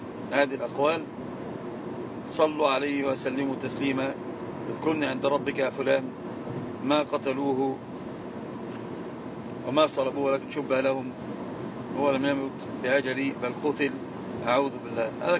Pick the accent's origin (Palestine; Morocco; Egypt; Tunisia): Morocco; لان الدليل اما عندنا في المغرب يقررها فيه